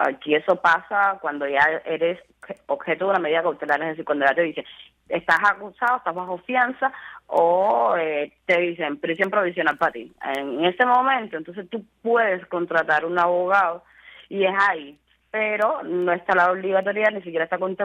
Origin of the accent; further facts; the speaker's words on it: Cuba; nosotros, que estamos aquí adentro, somos cubanos